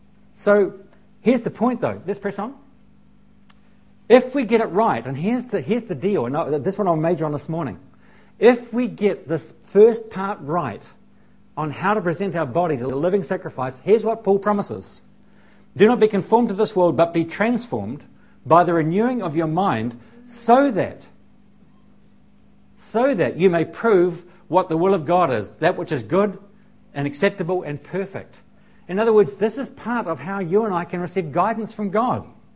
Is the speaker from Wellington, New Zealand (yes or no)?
yes; Masterton, Wellington, New Zealand; I was raised in Masterton, and so I'm kind of a country boy.